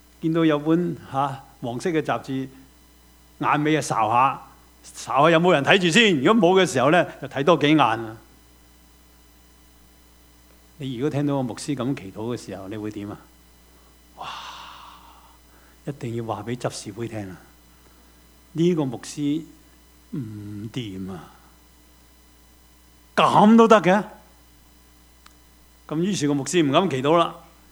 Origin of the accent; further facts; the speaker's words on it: China; 我们中国人有一个大问题